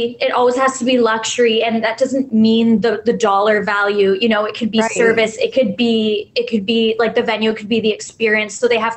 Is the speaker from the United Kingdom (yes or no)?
no; Canada; now in New York, United States; I'm Canadian, so this is like a little bit of like logistics, but you can't just like be a Canadian that like lives in New York and has a business.